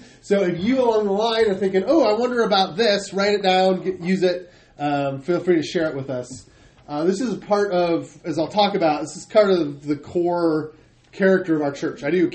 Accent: Michigan, United States; When I was a kid, I grew up in Michigan.

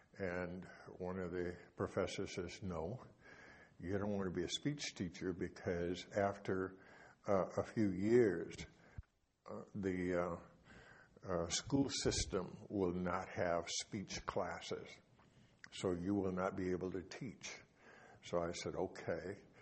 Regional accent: Texas, United States; to give you a little bit of history. I was born in Texas born and raised on a farm in Texas

